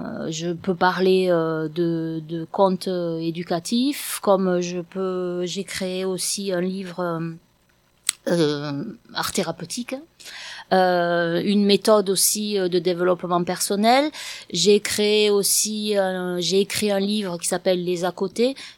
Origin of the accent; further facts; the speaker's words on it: Occitanie, France; Moi, je suis occitane, j'ai des racines vraiment que j'ai pas envie qu'on abîme.